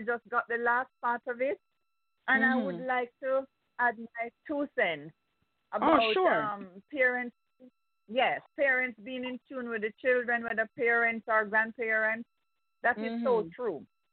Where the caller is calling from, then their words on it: Jamaica; from Jamaica.